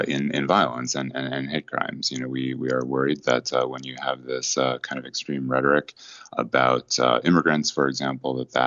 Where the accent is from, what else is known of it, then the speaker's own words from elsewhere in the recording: Wisconsin, United States; also born or lived in Boston, United States; I come from Wisconsin and worked here in the nonprofit world for a number of years.